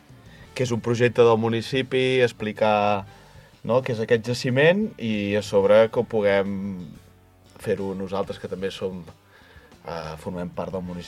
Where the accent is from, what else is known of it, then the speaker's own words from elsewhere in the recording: Sant Pau d'Ordal, Catalonia, Spain; I jo sóc de Sant Pau d'Ordal.